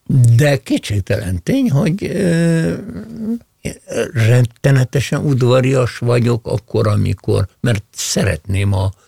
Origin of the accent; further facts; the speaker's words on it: Budapest, Hungary; Az volt a Tisza-Kálmán tér, majd később a köztársaság tér, és tehát én ott nőttem föl